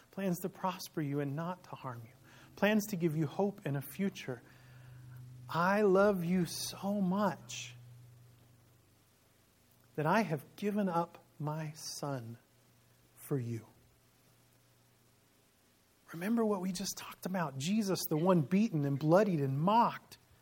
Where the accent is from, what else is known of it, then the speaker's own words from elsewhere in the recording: Illinois, United States; I grew up right outside Chicago, so maybe you're familiar with goads when I wasn't.